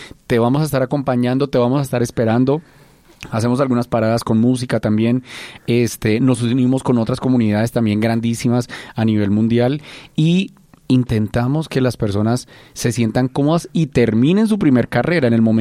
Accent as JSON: {"language": "Spanish", "region": "Boyacá", "country": "Colombia", "said": "Una cosa que yo no les he contado es que yo soy de Boyacá, y a mí no me gusta decir que yo soy de Boyacá."}